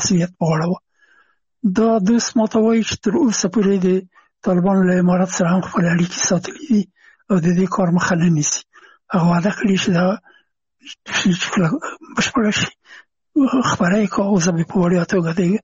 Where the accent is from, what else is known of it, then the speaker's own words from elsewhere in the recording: Afghanistan; هغه زه نه پېژندلم چې زه هم افغان یم